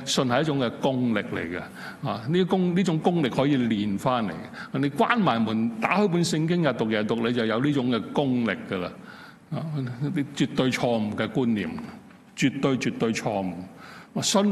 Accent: China; 很多时候我们中国人，我不知道为什么

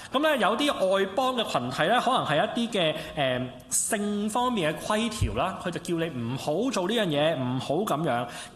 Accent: China; 我哋中國人呢，我唔可以代表大家嘅，我係一個即係中國家庭長大嘅人。

